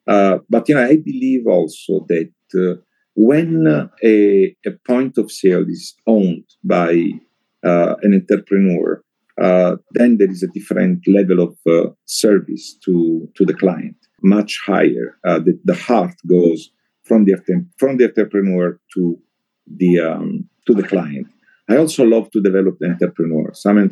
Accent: Bari, Apulia, Italy; English is a second language; You know, I'm originally from Bari, from south of Italy, so my heart goes to the south in a way.

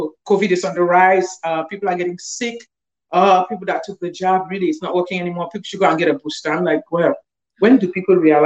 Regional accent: Cameroon; born there; from my country, from where I was born in Cameroon.

